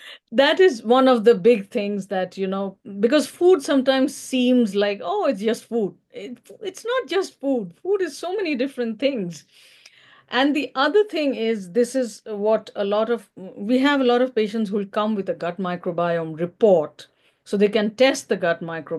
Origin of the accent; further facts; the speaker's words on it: Mumbai, Maharashtra, India; now in Los Angeles, United States; because I am from originally from Mumbai, which is a big city